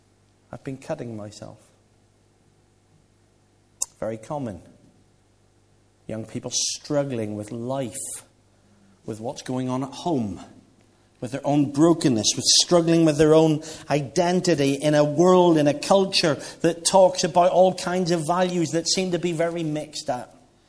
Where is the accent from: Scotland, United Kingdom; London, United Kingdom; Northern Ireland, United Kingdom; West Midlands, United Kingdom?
Northern Ireland, United Kingdom; Bangor; I was brought up in Bangor, Northern Ireland, and we got sort of boats and the sea all around us.